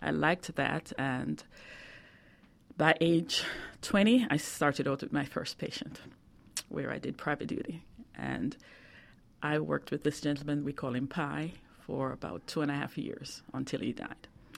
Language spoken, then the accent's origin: English; Jamaica; I'm originally from Jamaica. West Indies.